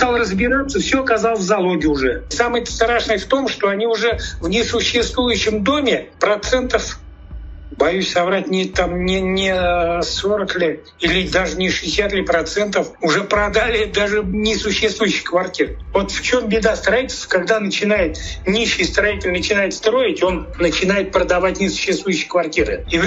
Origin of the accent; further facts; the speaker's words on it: Volga region, Russia; Понимаете, я вырос на Волге.